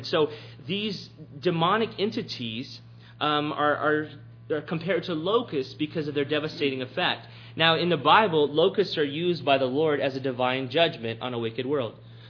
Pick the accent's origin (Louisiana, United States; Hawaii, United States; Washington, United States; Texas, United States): Texas, United States; when I was growing up in South Texas, there were these little bugs that made noise in the summer that we called locusts